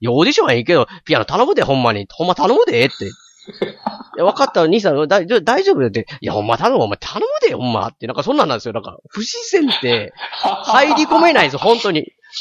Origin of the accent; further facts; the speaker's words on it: Kansai, Japan; accent: Kansai dialect; だから僕も関西弁っていうのは、誇りというか好きです、自分でも。気に入ってんですけど、